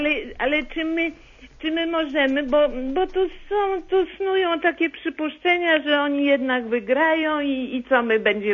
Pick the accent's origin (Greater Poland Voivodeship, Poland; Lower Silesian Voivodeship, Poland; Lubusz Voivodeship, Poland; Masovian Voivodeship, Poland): Masovian Voivodeship, Poland; Warsaw; Ale to ja wiem, proszę pana, ja jestem warszawianką